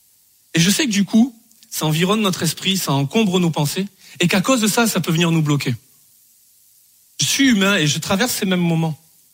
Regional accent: Bordeaux, Nouvelle-Aquitaine, France; je pensais que tout le monde allait connaître de là où je venais à cause de Bordeaux, le vin et tout.

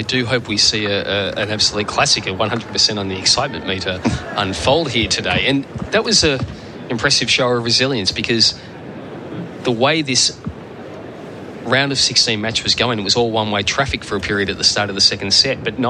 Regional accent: Ballarat, Victoria, Australia; So I am from Ballarat, and Ballarat and Bendigo are about an hour away, both initially gold mining towns in the state of Victoria

